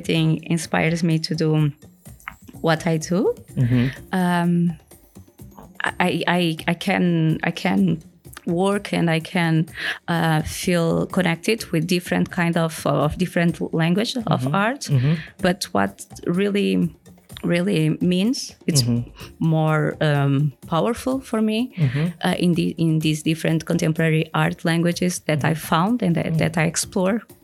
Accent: Cape Verde; I'm 37. I'm from Cape Verde Island in the African continent.

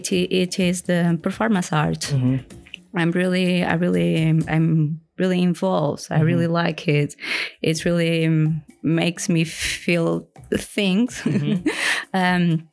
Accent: Cape Verde; I'm 37. I'm from Cape Verde Island in the African continent.

